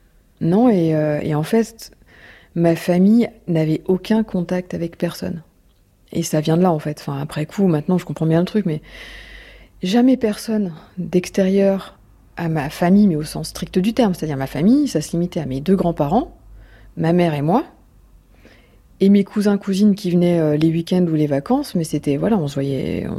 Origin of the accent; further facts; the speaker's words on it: Nancy, Grand Est, France; born there; Je suis née à Nancy.